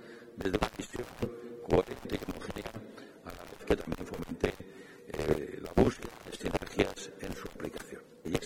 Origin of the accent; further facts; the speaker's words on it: Valencian Community, Spain; Y como valenciano me siento curioso de que Valencia sumase a este reto.